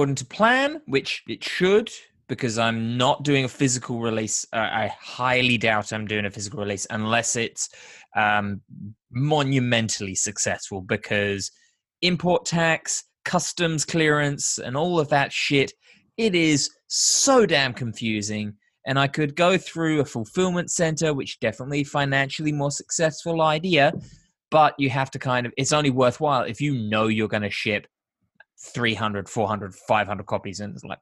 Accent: United Kingdom; Of course. Come on, I'm British.

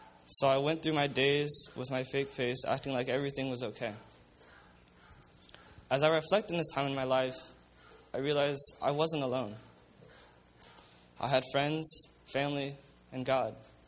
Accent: Los Angeles, California, United States; also born or lived in Sacramento / Fresno; I was born in Sacramento, moved around a bit, starting from Sacramento, to Fresno, and then ultimately to Los Angeles.

